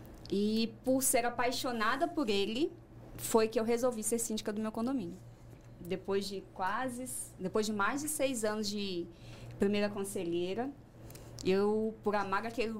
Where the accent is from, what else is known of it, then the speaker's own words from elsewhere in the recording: Rio de Janeiro, Brazil; born there; now in Ubatuba, Brazil; Eu nasci no Rio de Janeiro. Me mudei para Ubatuba. Na verdade, eu frequento minha Ubatuba desde a minha adolescência, por causa de praia, família.